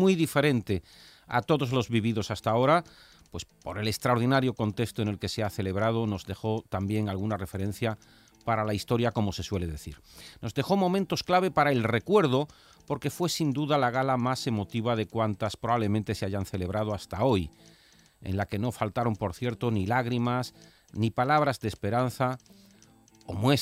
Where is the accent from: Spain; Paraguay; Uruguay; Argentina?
Spain; Andalusia; celebramos también ayer que somos andaluces y que estamos orgullosos de serlo.